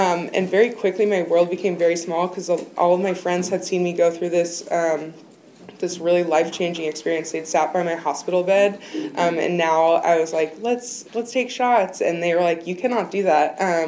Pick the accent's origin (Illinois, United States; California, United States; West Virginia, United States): California, United States; I'm from Marin County, born and raised there.